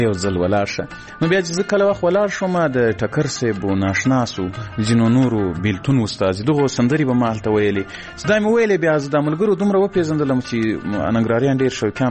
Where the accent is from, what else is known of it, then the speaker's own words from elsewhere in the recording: Ghazni, Afghanistan; ځکه زه له غزنی څخه یو دوه درې کسان وو